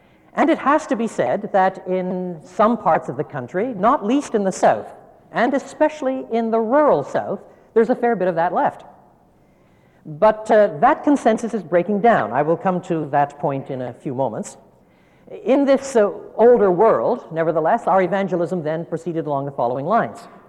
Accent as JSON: {"language": "English", "country": "Canada", "said": "It's a privilege for me to be here, and I must, as a Canadian, thank you for putting on the snow to make me feel a little more welcome."}